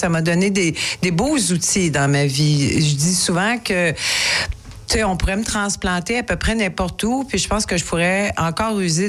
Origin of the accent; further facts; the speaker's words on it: Montreal, Quebec, Canada; born there; En fait, je suis une polyglotte. Moi, je suis née à Montréal, mais j'ai eu une famille qui a déménagé à travers le Canada.